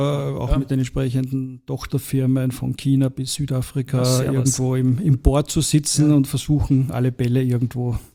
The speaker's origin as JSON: {"language": "German", "region": "Lower Austria", "country": "Austria", "said": "Genau, ich bin aus der Nähe von Krems."}